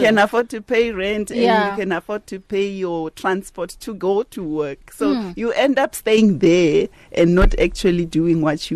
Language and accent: English; Alexandra, Gauteng, South Africa; also born or lived in London; So, yeah, so I'm from there, but I grew up in Alex, and that's where I got my schooling there.